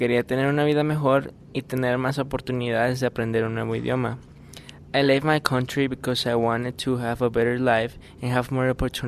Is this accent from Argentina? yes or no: no; Mexico; now in United States; Me está yendo mejor que en mi país de origen porque estoy aprendiendo un nuevo idioma, tengo un buen trabajo y sigo estudiando. I'm doing better than in Mexico because I'm learning a new language.